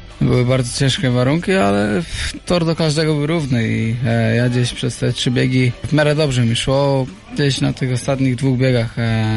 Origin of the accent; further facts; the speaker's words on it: Leszno, Greater Poland Voivodeship, Poland; Generalnie wywodzimy się z Leszna i to każdy o tym wie